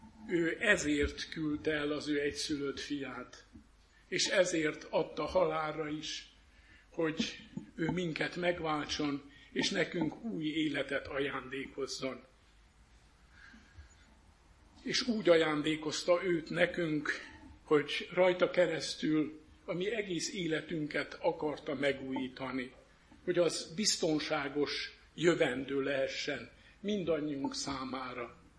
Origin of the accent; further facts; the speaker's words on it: Săcele, Brașov County, Romania; Én Brassó tövébe, Hosszúfaluban nőttem fel, édesapám is lelkész volt, így parókián nőttem fel